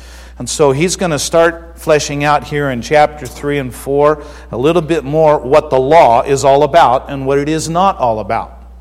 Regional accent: Arizona, United States; moved away; I'm from Arizona. You know what moss is? It's something you hear about that somebody else has. I moved to the Northwest.

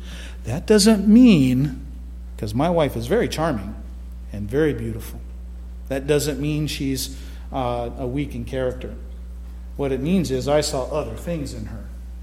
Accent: Arizona, United States; Hey, I'm from Arizona. I know what it's like to hunt in the desert.

